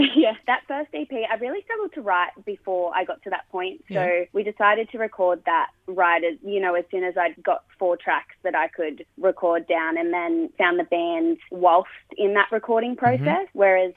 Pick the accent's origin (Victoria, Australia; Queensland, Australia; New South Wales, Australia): New South Wales, Australia; Cronulla; Cronulla is my hometown.